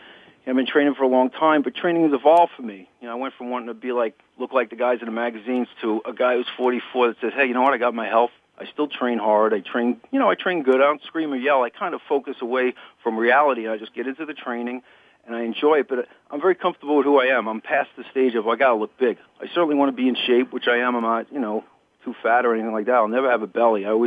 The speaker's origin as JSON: {"language": "English", "country": "Ireland", "said": "I go every year because being an Irishman, I'm not particularly material."}